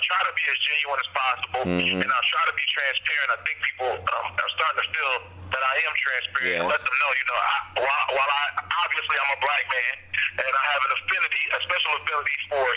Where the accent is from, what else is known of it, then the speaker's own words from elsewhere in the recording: Atlanta, Georgia, United States; I grew up in Atlanta, where, you know, similar to New York, while we may have, I think we may have more